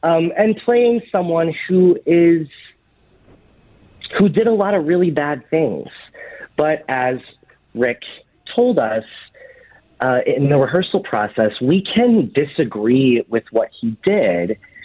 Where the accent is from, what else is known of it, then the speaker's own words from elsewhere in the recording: Missouri, United States; accent: good old boy; I'm also from Missouri, so I just use the sort of good old boy accent that I grew up with.